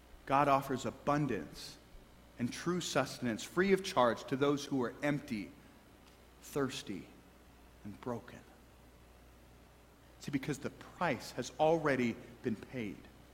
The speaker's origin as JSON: {"language": "English", "town": "St. Louis", "region": "Missouri", "country": "United States", "tie": "born or raised there", "said": "Now, growing up in St. Louis, the local theater was owned by Werenberg Theaters."}